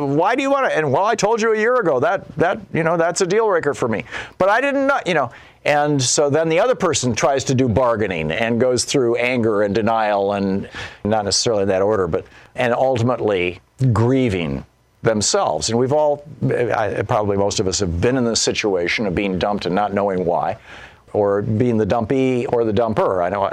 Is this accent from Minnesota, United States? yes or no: no; Michigan, United States; now in New Hampshire, United States; and I grew up in Michigan, of course